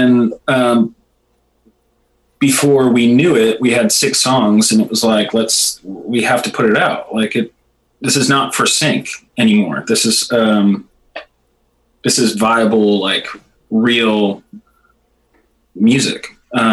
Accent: Chicago, Illinois, United States; now in Nashville, United States; I came from Chicago.

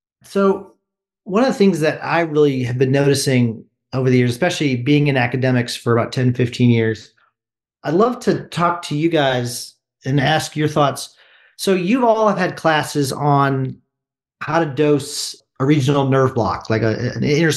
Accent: Indiana, United States; And I said, I grew up in Indiana. I'd never had a problem with that.

